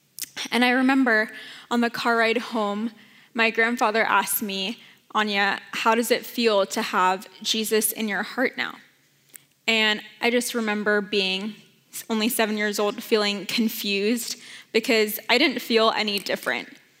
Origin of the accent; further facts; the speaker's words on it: San Jose, California, United States; I grew up in San Jose. My whole life moved away for college and then came back to work these last 2 years.